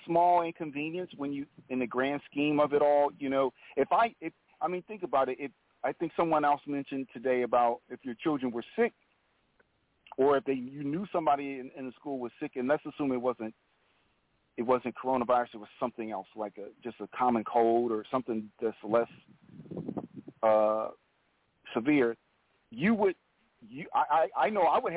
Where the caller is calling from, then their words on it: Chicago, Illinois, United States; also born or lived in Maryland; I'm previously calling from Maryland, but now I'm calling from Chicago on the South Side.